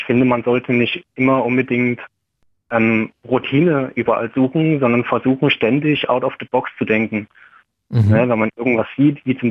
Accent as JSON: {"language": "German", "town": "Dresden", "region": "Saxony", "country": "Germany", "tie": "born or raised there", "lives_now": "Berlin, Germany", "said": "geboren bin ich in Dresden, aufgewachsen, studiert."}